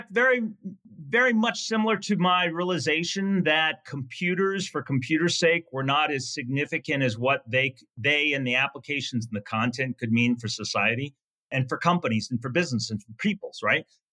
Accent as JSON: {"language": "English", "region": "Virginia", "country": "United States", "tie": "born or raised there", "said": "It was great. I was the youngest of four kids, the only son."}